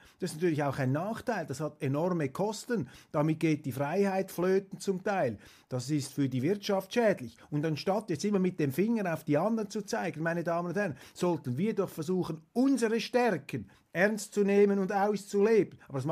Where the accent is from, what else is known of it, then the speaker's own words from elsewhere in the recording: Switzerland; ein grosses Unternehmen, auf das wir als Schweizer stolz sein dürfen